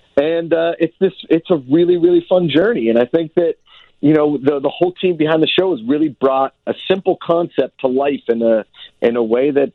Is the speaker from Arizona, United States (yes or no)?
no; Pittsburgh, Pennsylvania, United States; I'm a dude from Pittsburgh. I've been living in California now for about 12 years.